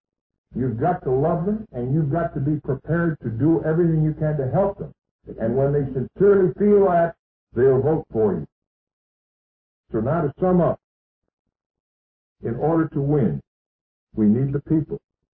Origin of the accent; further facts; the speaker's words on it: Maine, United States; I'm a Yankee from Maine